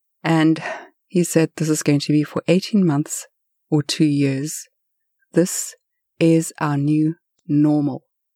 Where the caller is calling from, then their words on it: White Rock, British Columbia, Canada; I'm speaking from White Rock in British Columbia, where it's a beautiful sunny day and the tulips are blooming.